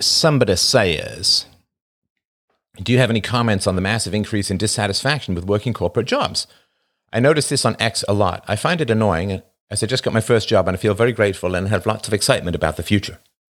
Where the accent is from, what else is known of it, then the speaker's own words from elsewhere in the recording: England, United Kingdom; I grew up in England. Of course, I was in boarding school.